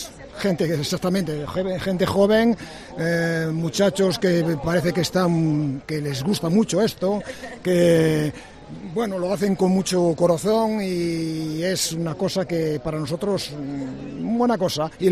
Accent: Asturias, Spain; born there; Yo nací en Asturias, estamos en Francia

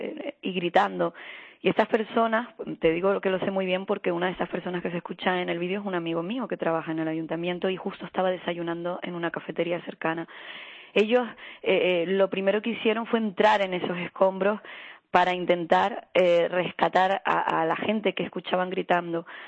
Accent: Los Cristianos, Canary Islands, Spain; yo soy de Los Cristianos

